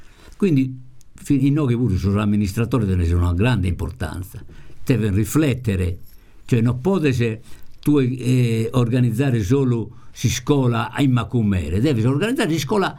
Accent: Sardinia, Italy; noi siamo sardo. La nostra cultura, la nostra identità nasca con la lingua sarda.

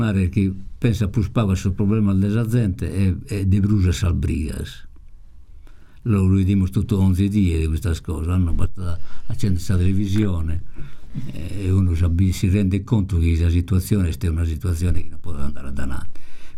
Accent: Sardinia, Italy; noi siamo sardo. La nostra cultura, la nostra identità nasca con la lingua sarda.

